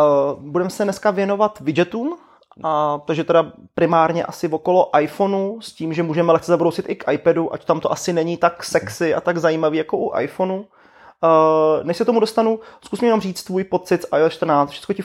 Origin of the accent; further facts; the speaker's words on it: Hradec Králové, Hradec Králové Region, Czechia; now in Prague, Czechia; která vím, že jedna je v Hradci, odkud pocházím a jezdím tam pravidelně, co je tady v Praze.